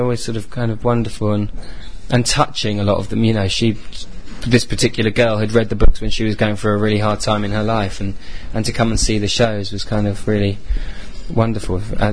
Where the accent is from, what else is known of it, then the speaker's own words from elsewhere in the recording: Greenwich, London, United Kingdom; I was brought up in London, and I was brought up in Greenwich, and I'm now sort of in Lewisham.